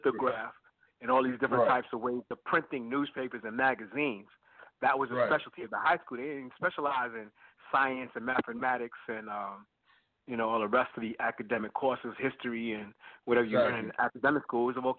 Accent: New York City, New York, United States; now in Mount Vernon, United States; I've been here more than half my life. I grew up in New York City, but I'm like, Mount Vernon is a suburb.

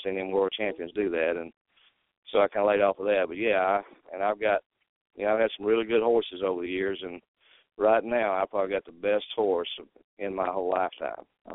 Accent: Arkansas–Oklahoma border, United States; Yeah, I grew up in the Arkansas, Oklahoma border country. It was Badland country, outlaws, and that kind of thing.

